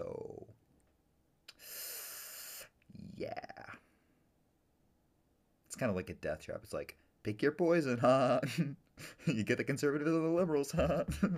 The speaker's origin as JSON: {"language": "English", "country": "United States", "said": "There's a reason why I'm American and I don't ever claim to be British"}